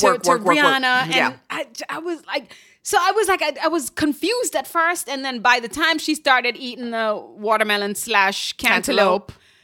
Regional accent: Jamaica; moved away as an adult; now in New York, United States; But in my 20s, I moved here in my 20s from Jamaica.

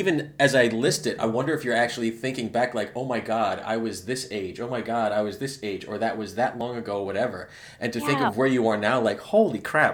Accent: Rhode Island, United States; It was the same for me growing up in Rhode Island. I mean, I'm the smallest state in the country.

